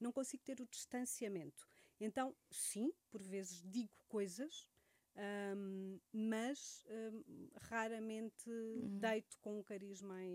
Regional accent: Alentejo, Portugal; Eu também cresci no Alentejo, numa aldeia.

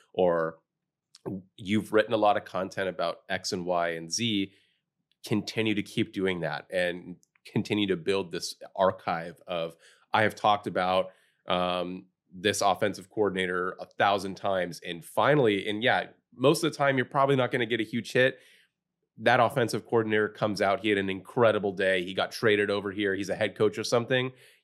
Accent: San Diego, California, United States; I feel that I grew up here in San Diego.

